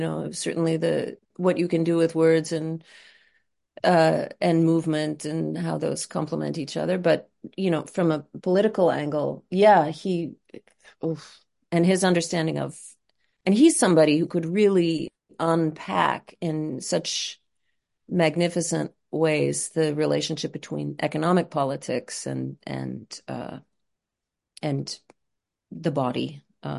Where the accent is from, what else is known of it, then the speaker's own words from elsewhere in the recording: Midwest, United States; if I look back at my experiences growing up in the Midwest, I can tell you all kinds of things about my relationship to food and cuisine growing up